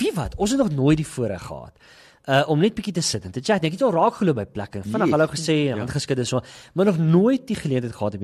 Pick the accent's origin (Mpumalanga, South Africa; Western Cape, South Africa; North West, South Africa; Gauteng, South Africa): North West, South Africa; Klerksdorp; Ek het in Klersdorp groot geword, soos net af in die straat daar.